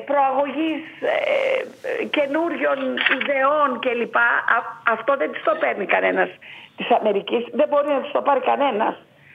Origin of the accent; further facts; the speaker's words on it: Greece; now in Canada; σαν Ελληνίδα και σαν Καναδί είμαι πολύ περήφανη γι' αυτό.